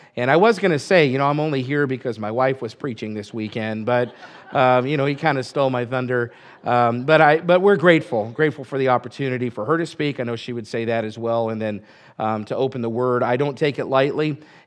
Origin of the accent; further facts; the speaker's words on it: Sioux Falls, South Dakota, United States; And so, again, we're from Sioux Falls, South Dakota.